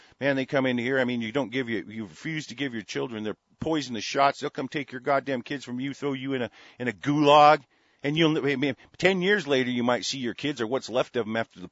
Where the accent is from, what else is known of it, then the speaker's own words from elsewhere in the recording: United States; born there; I feel so guilty for being born here and, you know, actually being an American national of this soil.